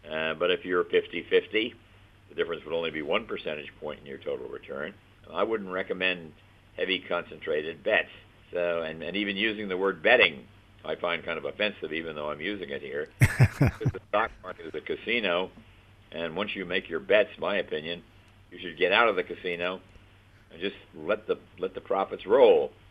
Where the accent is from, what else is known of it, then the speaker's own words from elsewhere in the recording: United States; And I worry a little bit, and I'm an American, that I don't see the need to go outside of the U.S.